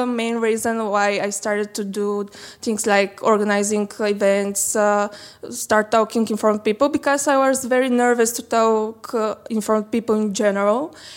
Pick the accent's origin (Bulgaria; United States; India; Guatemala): Bulgaria; Vratsa, Vratsa Province; English is a second language; Vraca is my hometown. Actually, I'm not from Sofia